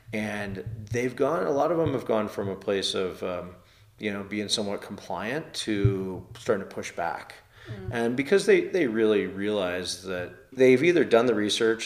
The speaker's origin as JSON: {"language": "English", "region": "Nebraska", "country": "United States", "tie": "born or raised there", "said": "like in the Midwest, I grew up in Nebraska, things like hail and stuff like that."}